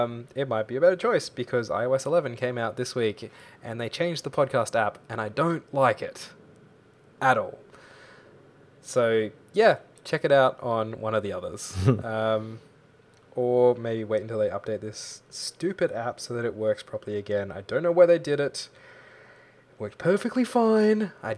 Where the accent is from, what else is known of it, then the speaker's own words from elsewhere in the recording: Malaysia; I'm not even Victorian, so really had no effect on me. I was like, I'm technically Malaysian.